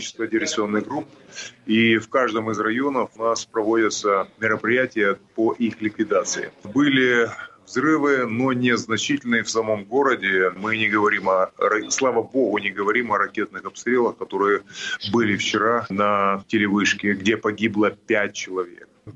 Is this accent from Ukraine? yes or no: yes; Ukraine; я горжусь, что я украинец.